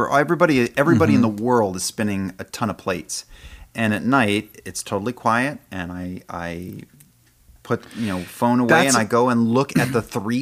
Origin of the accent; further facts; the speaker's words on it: New Jersey, United States; now in Los Angeles, United States; I grew up in New Jersey.